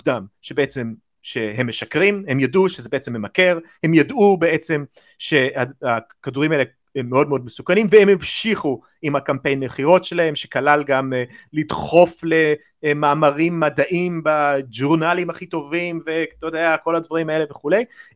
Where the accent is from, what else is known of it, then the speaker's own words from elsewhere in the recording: United States; ההורים שלי אמריקאים, אני אמריקאי וכולי